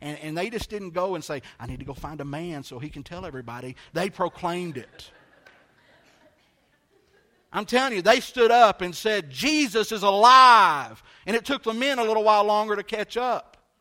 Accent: the South, United States; I grew up in the South. We didn't have them. We didn't see them.

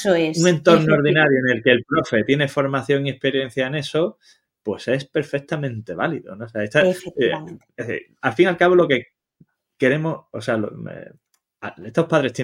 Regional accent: Cádiz, Andalusia, Spain; Yo soy de Cádiz.

